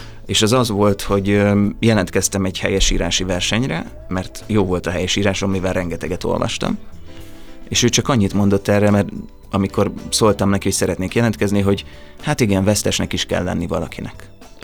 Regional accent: Szeged, Csongrád-Csanád, Hungary; Tehát én Szegeden nőttem fel, Szegedre jártam iskolába

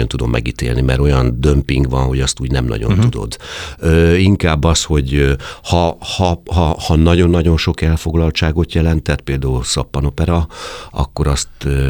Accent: Szabolcs-Szatmár-Bereg, Hungary; accent: Szabolcs dialect; meg nyilván ugye Szabolcsból jöttem

